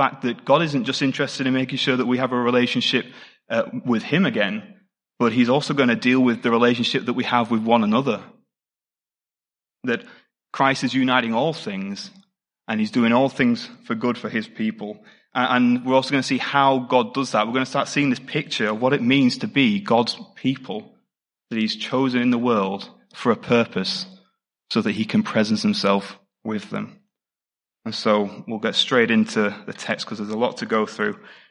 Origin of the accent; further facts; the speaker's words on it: United Kingdom; I'm a British person